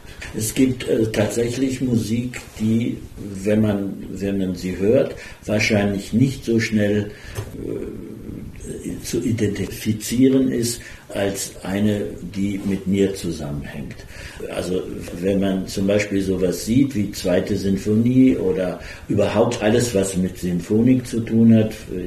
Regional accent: Germany; now in France; Ich bin ja ein Deutscher, der da lebt und der das natürlich durch die deutsche Brille wieder sieht.

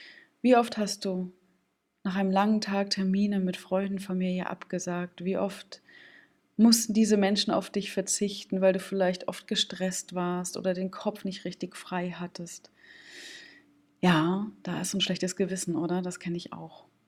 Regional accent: Stralsund, Mecklenburg-Vorpommern, Germany; ein schönes Marzipan aus meiner Heimatstadt Stralsund.

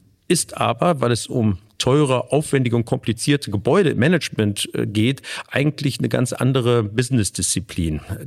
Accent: Düsseldorf, North Rhine-Westphalia, Germany; also born or lived in Ruhr; ich bin in Mörstern zur Schule gegangen. Ja. Bin zwar in Düsseldorf ursprünglich groß geworden, aber dann ging es ab ins Ruhrgebiet.

